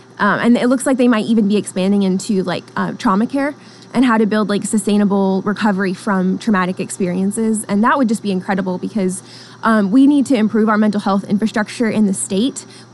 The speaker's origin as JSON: {"language": "English", "town": "Tulsa", "region": "Oklahoma", "country": "United States", "tie": "born or raised there", "said": "I grew up in Tulsa, so I'm actually not from House District 11, but I have had family up in Bartlesville for over a decade."}